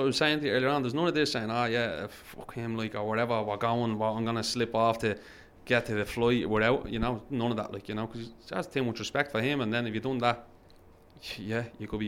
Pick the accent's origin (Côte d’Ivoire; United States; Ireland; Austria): Ireland; Dublin, Leinster; I loved London, living there, and obviously I'm from Dublin